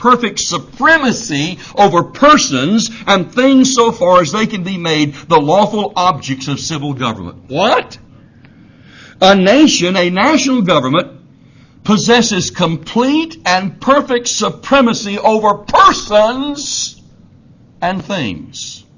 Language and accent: English; the South, United States; that's because I'm a Southerner, I'm from the South.